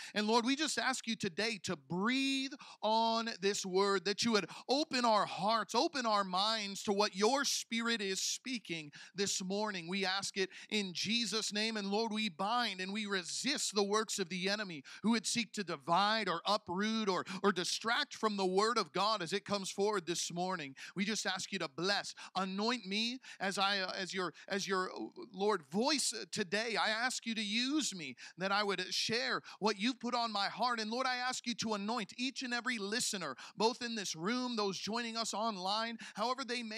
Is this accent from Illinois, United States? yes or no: yes; Illinois, United States; growing up in Southern Illinois, I don't know if they did this anywhere here in these islands.